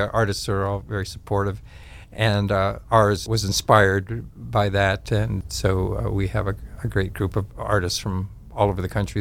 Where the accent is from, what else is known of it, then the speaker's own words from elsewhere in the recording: Wyalusing, Pennsylvania, United States; And I'm from Wailusing, which is just about 10 miles south of French Asylum.